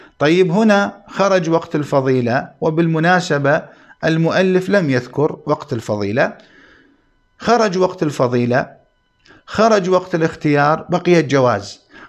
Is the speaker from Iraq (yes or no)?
yes; Iraq; يعني في بلداننا، في بلدنا العراق، بين أذان المغرب وأذان العشاء يكون هناك زيادة على الساعة